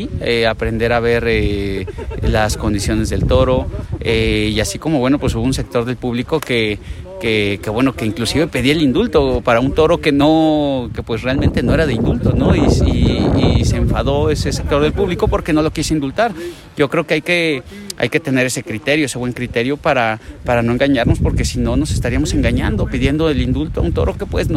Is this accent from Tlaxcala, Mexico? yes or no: yes; Tlaxcala, Mexico; Tlaxcala en mi tierra con un gran cartel